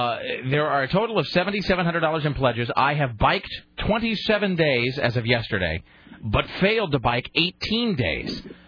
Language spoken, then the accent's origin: English; Pacific Northwest, United States; Because that's a thing that just happens all the time in my hometown. I mean, that's why there are three-headed fish in the Columbia River.